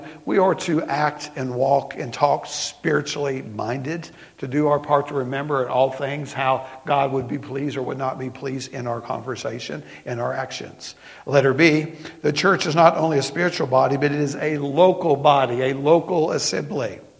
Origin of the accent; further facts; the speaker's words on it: the South, United States; accent: Southern; And she would tease me because of my southern accent.